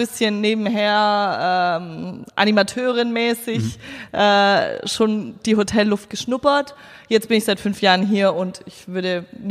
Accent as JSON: {"language": "German", "region": "Baden-Württemberg", "country": "Germany", "tie": "born or raised there", "said": "Ich komme hier aus Haspelingen-Schwenningen."}